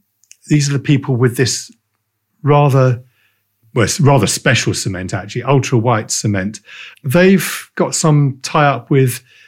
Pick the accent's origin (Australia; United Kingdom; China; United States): United Kingdom; Northern Ireland; the UK market or the British market, being Northern Irish.